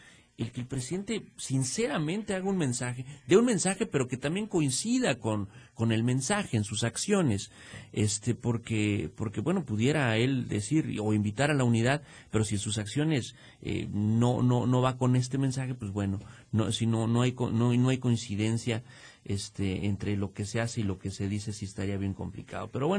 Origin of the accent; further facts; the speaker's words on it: Mexico; como mexicanos, creo que somos mucho más que eso